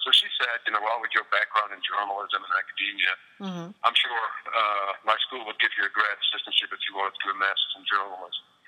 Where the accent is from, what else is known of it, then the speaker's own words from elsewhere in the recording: Netherlands; English is a second language; also born or lived in Belfast; I'm from the Netherlands.